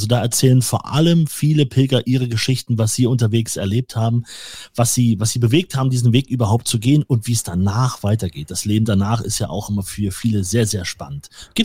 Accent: Leipzig, Saxony, Germany; ich bin ja aus Leipzig.

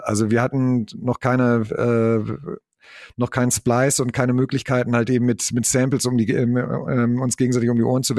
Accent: Münster, North Rhine-Westphalia, Germany; also wir kommen mehr oder weniger aus der Provinz, aus dem Vorort von Münster, wollten statt Fußballverein tatsächlich eine Band machen

